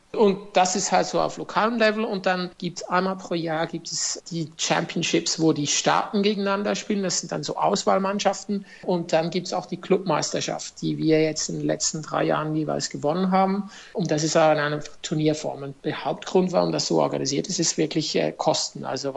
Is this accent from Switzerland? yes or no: yes; Zofingen, Aargau, Switzerland; ich bin in einem kleinen Ort aufgewachsen, wo Handball die Nummer 1 war, in Zofingen.